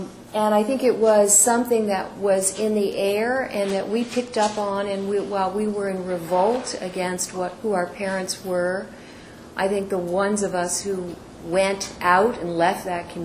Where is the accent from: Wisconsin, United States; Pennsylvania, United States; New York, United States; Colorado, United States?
Pennsylvania, United States; Camp Hill; I grew up just outside of Harrisburg in a suburb called Camp Hill, mm-hmm. on the other side of the river.